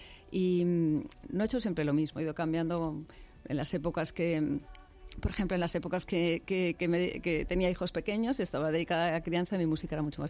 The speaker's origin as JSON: {"language": "Spanish", "town": "Madrid", "region": "Community of Madrid", "country": "Spain", "tie": "born there", "said": "yo ya nací en Madrid, ni siquiera hablo danés."}